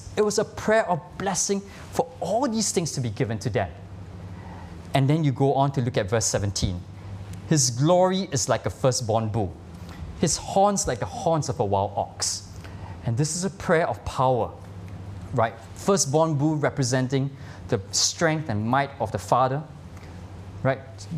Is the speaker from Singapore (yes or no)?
yes; Singapore; But you know, we are from Singapore. We belong to Singapore.